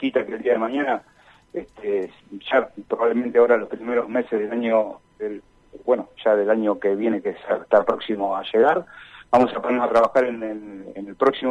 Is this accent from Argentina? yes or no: yes; Neuquén, Argentina; y somos acá de Neuquén